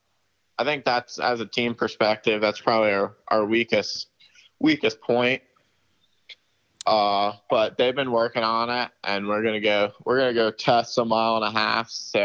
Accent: Northeast, United States; Yeah, I grew up dirt racing in the Northeast.

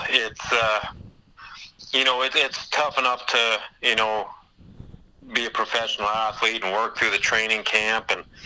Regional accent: Huntsville, United States; So, I mean, I grew up in Huntsville. I still spend the most weekends there.

